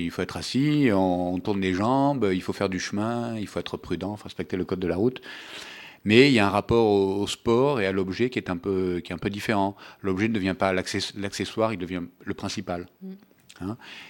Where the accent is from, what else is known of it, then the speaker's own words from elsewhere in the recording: Nice, Provence-Alpes-Côte d'Azur, France; born there; je suis né à Nice.